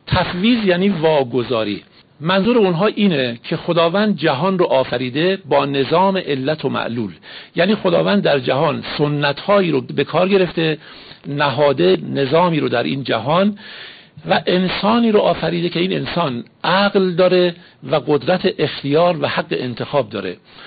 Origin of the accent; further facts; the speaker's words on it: Iran; born there; ما که شیعه هستیم و در ایران به دنیا اومدیم،